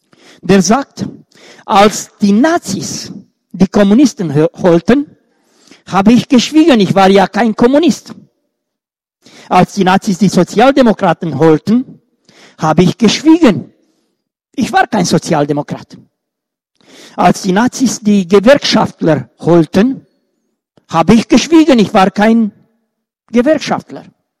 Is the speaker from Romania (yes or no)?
yes; Romania; Ihr wisst, ich stamme auch aus Rumänien und ich bin auch oft eingeladen dort.